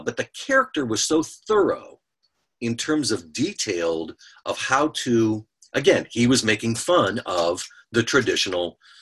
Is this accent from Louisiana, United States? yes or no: no; Cleveland, Ohio, United States; I remember buying it, you know, for like $12 growing up in Cleveland with the old 45 records, color changing records.